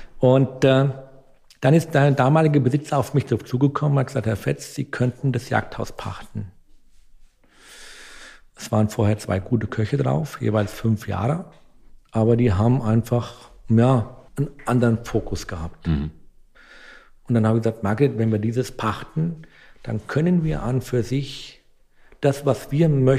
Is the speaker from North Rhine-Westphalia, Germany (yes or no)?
no; Dörscheid, Rhineland-Palatinate, Germany; Mein Ort, wo ich herkomme, heißt Dörscheid. Das war damals eine Dörre, ein Ort, das sagt der Name schon, eine Wetterscheide, eine Dörre-Wetterscheide.